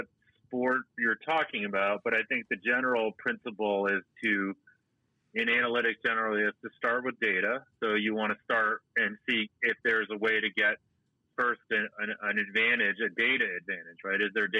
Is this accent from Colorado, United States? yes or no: no; Boston, Massachusetts, United States; You know, I grew up in Boston. I'm a big Red Sox, Patriots, you know.